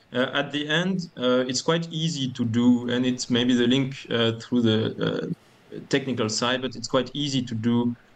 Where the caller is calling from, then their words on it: Marseille, Provence-Alpes-Côte d'Azur, France; So I'm just calling you from Marseille, France.